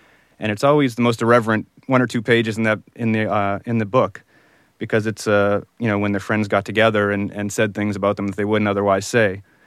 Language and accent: English; Ireland; which, being Irish growing up, I didn't know until recently.